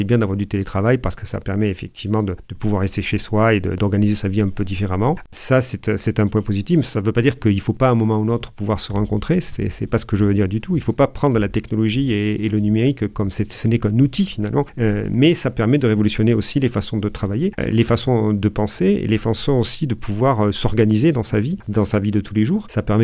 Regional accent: Occitanie, France; moi je suis issu du Comminges

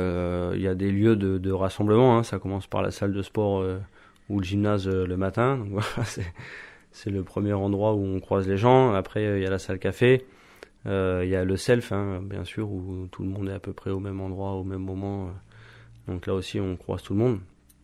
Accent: Île-de-France, France; j'ai grandi en Seine-et-Marne, après j'ai habité dans quelques autres villes, mais j'avais pas de... Et voilà, j'ai des racines familiales en Auvergne et en Creuse

